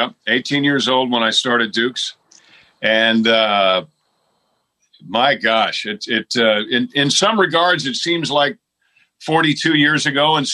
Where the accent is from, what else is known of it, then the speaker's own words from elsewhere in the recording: Mount Kisco, New York, United States; But by the time I was 18, I started doing theater in Mount Kisco, New York. I'm from Mount Kisco.